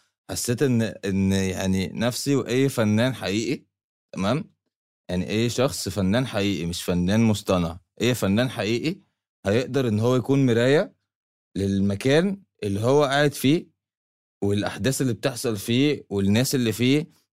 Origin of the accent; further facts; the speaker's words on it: Cairo, Cairo Governorate, Egypt; born there; عايش في مصر في القاهرة، واتولدت في القاهرة